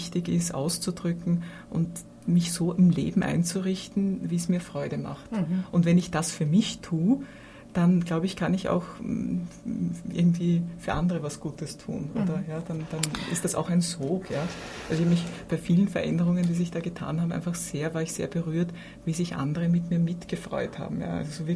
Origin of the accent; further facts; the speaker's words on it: Austria; Oder bei uns in Österreich sagt man überhaupt, wer ist schuld?